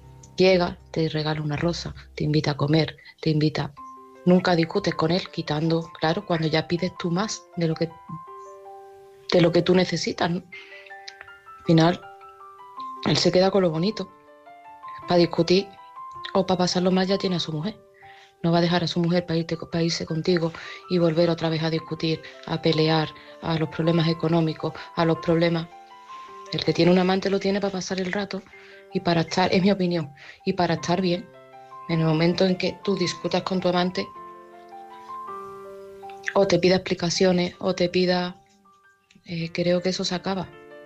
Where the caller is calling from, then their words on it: Seville, Andalusia, Spain; de Sevilla y este mensaje es para opinar